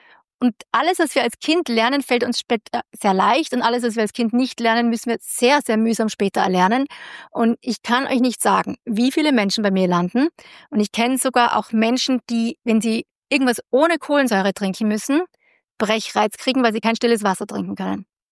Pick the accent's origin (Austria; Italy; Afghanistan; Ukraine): Austria; ich weiß, ich bin Österreicherin.